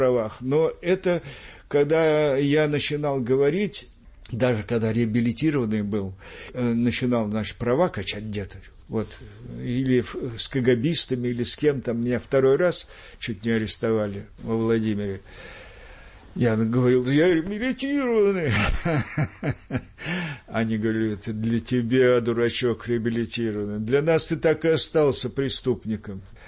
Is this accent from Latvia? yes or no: no; Aktobe, Aktobe Region, Kazakhstan; Я тогда, значит, уехал, взял в Актюбинск. Вроде в родной город туда поехал.